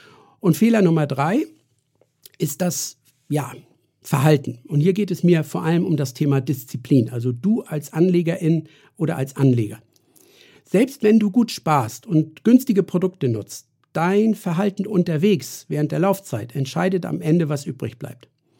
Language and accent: German; Kiel, Schleswig-Holstein, Germany; Na, KSV. Bin ja Kieler.